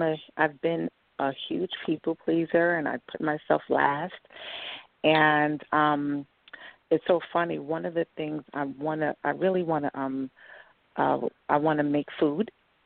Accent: New York, United States; I'm from New York.

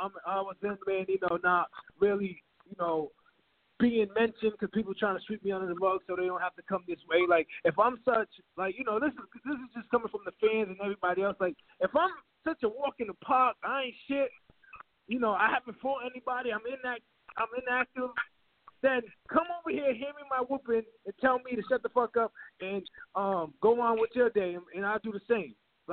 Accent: United States; But it's like, yo, we are American people. We're people that went to the and represented the United States of America in the Olympics, like I have done.

